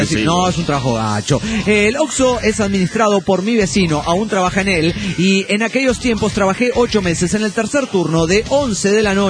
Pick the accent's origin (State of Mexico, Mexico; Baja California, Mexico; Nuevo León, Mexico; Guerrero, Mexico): Guerrero, Mexico; Atoyac de Álvarez; de Otoyac, de Álvarez, Guerrero, México.